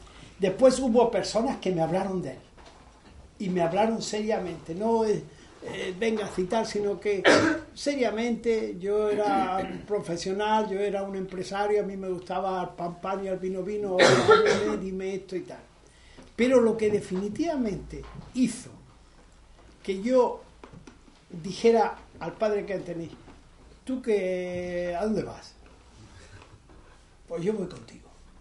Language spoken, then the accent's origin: Spanish; Granada, Andalusia, Spain; Yo soy granadino, y con más hambre que piedras, o sea, había piedras y hambre en aquellos años.